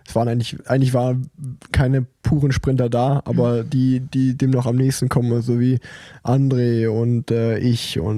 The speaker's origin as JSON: {"language": "German", "town": "Cologne", "region": "North Rhine-Westphalia", "country": "Germany", "said": "Als Kölner"}